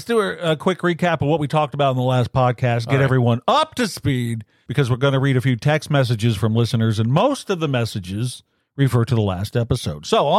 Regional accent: California, United States; when I was 19 growing up in the Bay Area

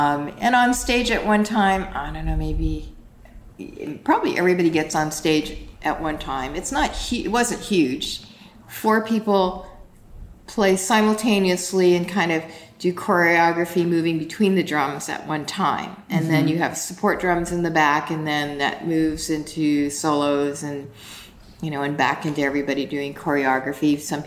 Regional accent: United States; I am Japanese American. I grew up in a completely white community

